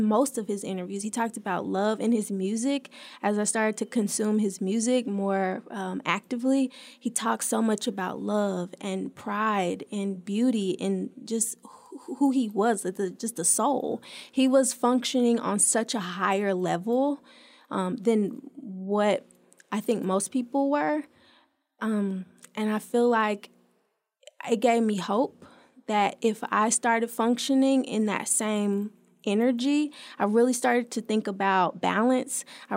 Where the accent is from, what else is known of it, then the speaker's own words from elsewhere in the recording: Little Rock, Arkansas, United States; someone who's always moving in the community and who loves where I'm from Little Rock, I felt the weight of that community